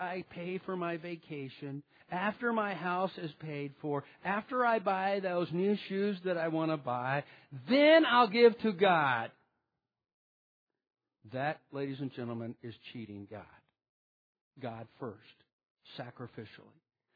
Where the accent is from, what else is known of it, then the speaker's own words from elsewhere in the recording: West Virginia, United States; born there; moved away; By the way, I was born in West Virginia. It means nothing. I got out of there pretty quick.